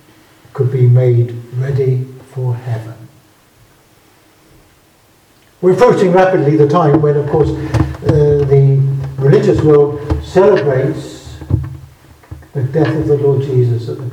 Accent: Southampton, South East England, United Kingdom; I come from Southampton in the south of England, and that's right next to the New Forest, which is a beautiful place.

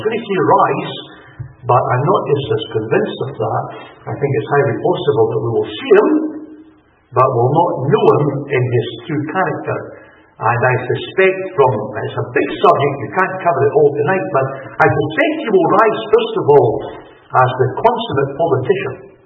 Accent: Cyprus; I was brought up in East Cyprus.

